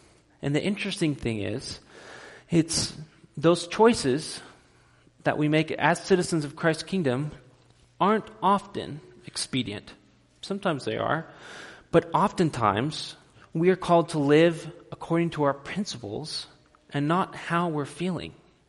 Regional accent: Texas, United States; born there; I was born in Texas, part of the U.S. of A., and people from Texas, or even more broadly, people from America, act and talk and relate to people in certain ways. Most of us speak English as our primary language.

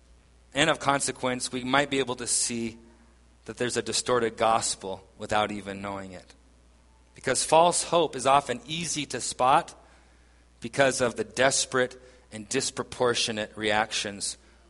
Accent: Italy; English is a second language; since I come from Italy, and having hope in Italian politicians is not even a temptation.

